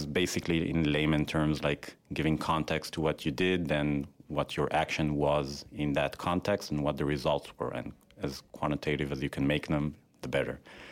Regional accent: Tel Aviv, Tel Aviv District, Israel; English is a second language; moved away as an adult; now in United States; I'm an MBA-1 from Israel, so that means I'm an international student. I grew up in the Tel Aviv area.

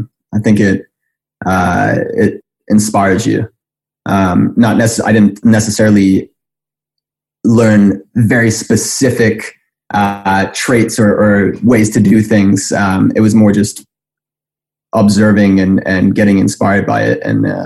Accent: Sheffield, Yorkshire and the Humber, United Kingdom; Yeah, so I'm from Sheffield, England. It's in the north of England.

